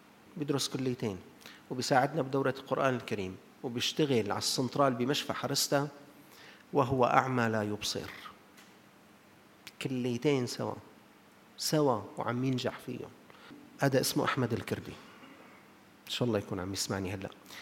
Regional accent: Syria; عندنا بسوريا

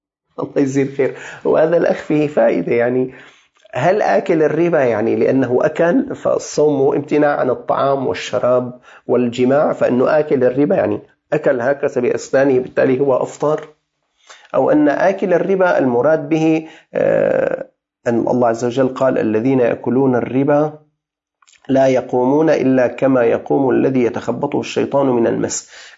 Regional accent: Damascus, Damascus Governorate, Syria; عندنا في الشام هي طعام مسكين

